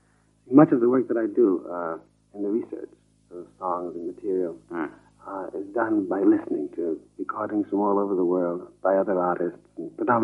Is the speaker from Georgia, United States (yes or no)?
no; New York City, New York, United States; born there; Yes, I was born in New York City, but both my parents are from the West Indies.